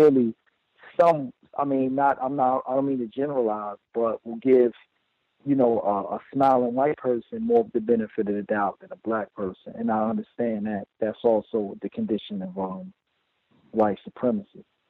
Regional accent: Newark, New Jersey, United States; You know, when I'm from New Jersey, I grew up in Newark. Newark is a what we consider a high crime area. You know, it's a rough area of New Jersey.

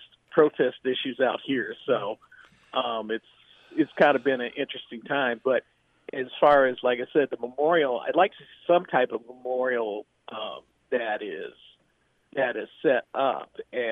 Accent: Minneapolis, Minnesota, United States; I'm a former Minneapolis resident. In fact, I grew up in Minneapolis

